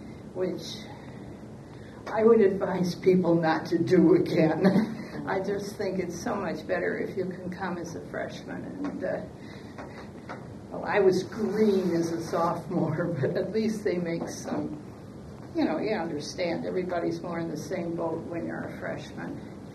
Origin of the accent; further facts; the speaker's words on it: Hibbing, Minnesota, United States; My hometown was in Hibbing, or is in Hibbing, Minnesota.